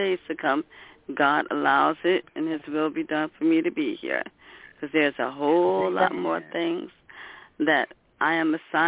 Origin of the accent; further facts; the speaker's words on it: Queens, New York, United States; I'm from Jamaica, Queens, New York.